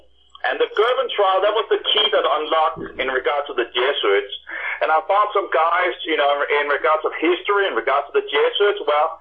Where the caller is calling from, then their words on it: Denmark; English is a second language; Well, I'm calling from Denmark and I grew up with evolution.